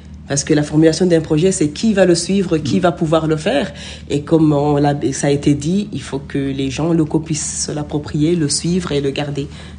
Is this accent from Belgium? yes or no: yes; Belgium; also born or lived in Rwanda / Senegal / Niger; mais je suis de Belgique, du Rwanda, j'ai vécu au Sénégal et au Niger.